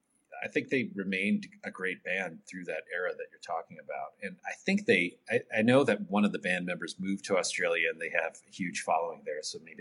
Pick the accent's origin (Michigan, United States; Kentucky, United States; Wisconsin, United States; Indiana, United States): Wisconsin, United States; Milwaukee; I grew up in Milwaukee